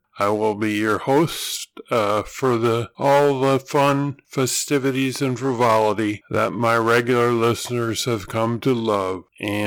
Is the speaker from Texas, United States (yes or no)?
no; Minnesota, United States; No, I'm from Minnesota, and I do not.